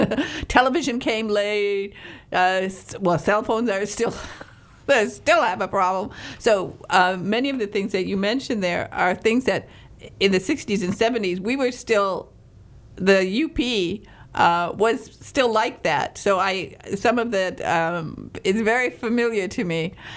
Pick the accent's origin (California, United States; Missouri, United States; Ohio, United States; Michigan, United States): Michigan, United States; I come from Northern Michigan, and we are behind the times.